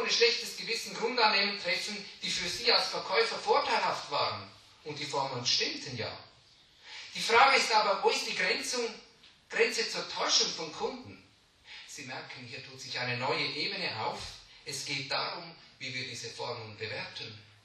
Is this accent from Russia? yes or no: no; Switzerland; sagen wir bei uns in der Schweiz